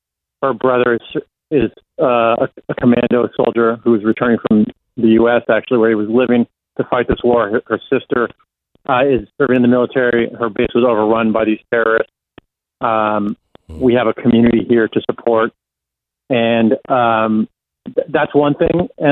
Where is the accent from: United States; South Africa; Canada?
United States; moved away as an adult; now in Israel; I'm an American Jew. My father is Jewish and I grew up in the U.S. and I moved here about a decade ago to report.